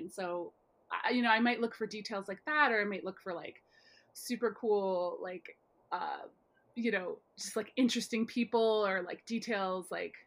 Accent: Midwest, United States; especially being like a Midwesterner

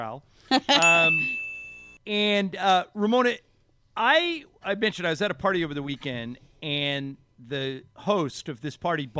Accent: Ireland; But, and I'm Irish, so I've always kind of rooted for Conor McGregor.

